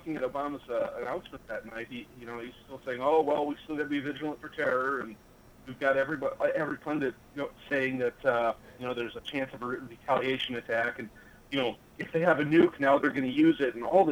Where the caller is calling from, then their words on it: Cedar Rapids, Iowa, United States; Cedar Rapids, Iowa.